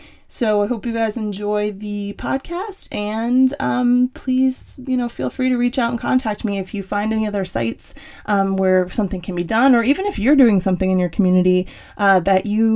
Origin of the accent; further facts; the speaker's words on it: Newtown, United States; I'm from Newtown, which is like super, I think we're like 50,000 people